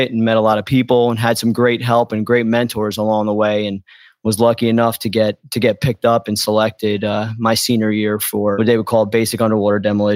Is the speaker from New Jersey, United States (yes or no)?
yes; New Jersey, United States; I grew up in New Jersey.